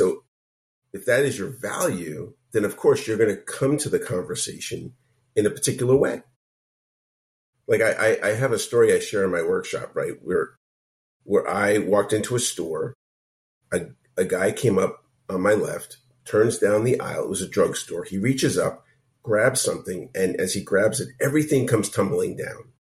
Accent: Brooklyn, New York, United States; Like I grew up in Brooklyn and I know some streets

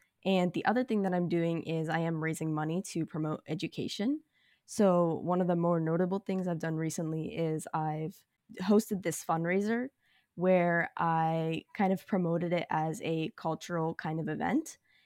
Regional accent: India; first language Malayalam; English is a second language; I was a very confident kid in my native language, which is Malayalam, a South Indian language. But once I kind of transitioned to English, I just kind of lost all aspects of my personality

